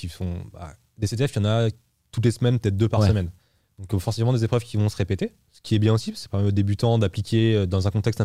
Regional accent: France; après, on est français

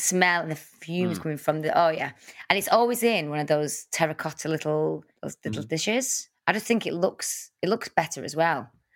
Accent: Salford, North West England, United Kingdom; I'm from Salford.

